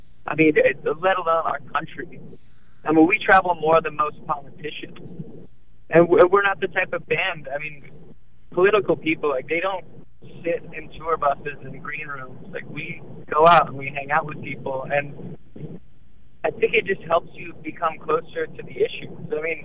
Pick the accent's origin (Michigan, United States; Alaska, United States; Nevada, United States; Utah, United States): Alaska, United States; now in Portland, United States; Zach and I grew up in Alaska. Like, we grew up with hunters and people that fish and construction workers, and that's just the thing that we grew up around. And moving to Portland